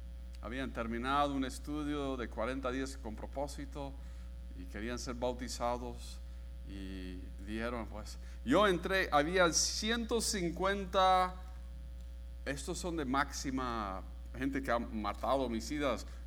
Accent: Colombia; porque yo crecí en Colombia, he visto misioneros por toda mi vida

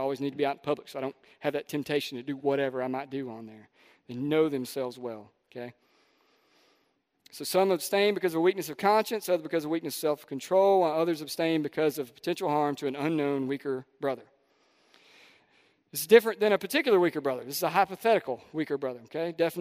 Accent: Jemison, Alabama, United States; I grew up in Jemison, Alabama. Everybody knows where the Peach is, that's the county.

